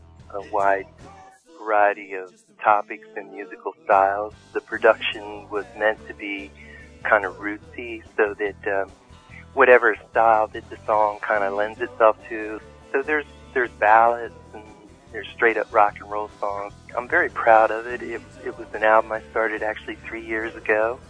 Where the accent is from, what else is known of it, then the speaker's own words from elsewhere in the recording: Baltimore, Maryland, United States; Well, I'm from Baltimore, Maryland area, D.C. and Baltimore.